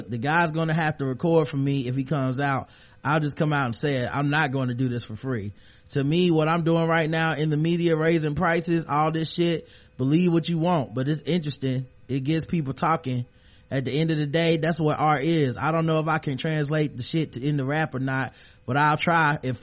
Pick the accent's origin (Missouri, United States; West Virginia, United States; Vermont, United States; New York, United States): New York, United States; Brooklyn; He's from Brooklyn. I'm from Brooklyn.